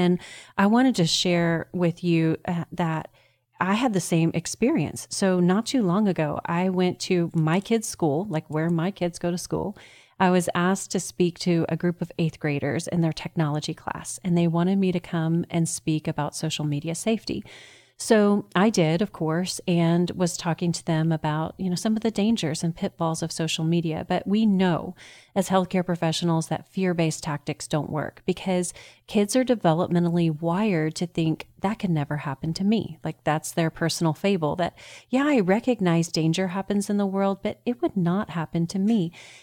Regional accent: Texas, United States; Not only did we have a winner from my home state of Texas

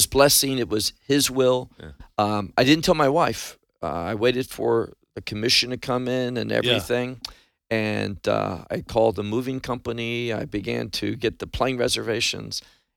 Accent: Chicago, Illinois, United States; moved away as an adult; also born or lived in Miami; now in Israel; Grew up in Chicago, and after I got married, we moved to Florida, to Miami. We were there for a number of years. But as I said, for the last 25 years, we've been in Israel

